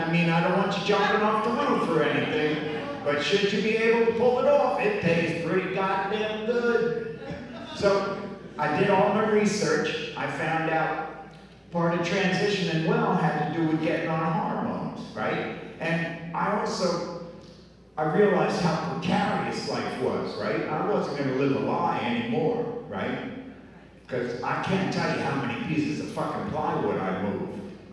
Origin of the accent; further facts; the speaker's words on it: New Jersey, United States; now in San Francisco, United States; I'm from the other coast. I'm from New Jersey. I'm from a place in New Jersey that's so rural.